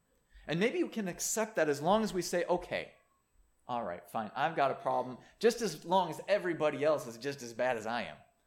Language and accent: English; United States; You know, being American, being especially white Americans, I mean, for once, that is not like our ticket to privilege.